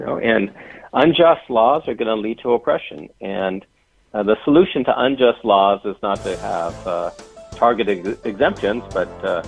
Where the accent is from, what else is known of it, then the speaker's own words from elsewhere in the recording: Seattle, Washington, United States; I'm from Seattle originally, and the governor of Washington actually passed a regulation